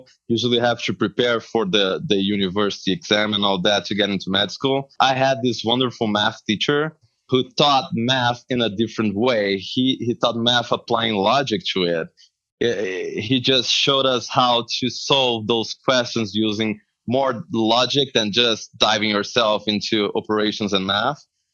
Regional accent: Porto Alegre, Rio Grande do Sul, Brazil; English is a second language; Yeah, I grew up in Porto Alegre

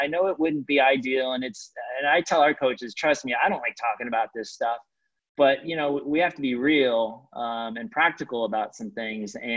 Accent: California, United States; Growing up in Orange County, South Orange County

